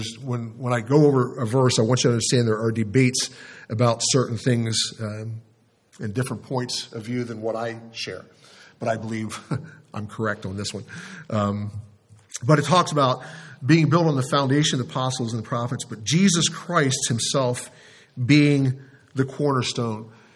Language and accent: English; Wilmington, Delaware, United States; We had a cornerstone of my church that I grew up in Wilmington, Delaware, Community Fellowship Church.